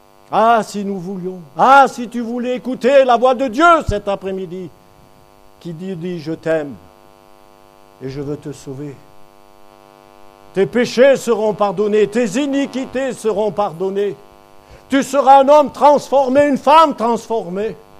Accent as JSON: {"language": "French", "town": "Toulon", "region": "Provence-Alpes-Côte d'Azur", "country": "France", "tie": "born there", "said": "je suis né à Toulon, donc à côté d'un port maritime et militaire"}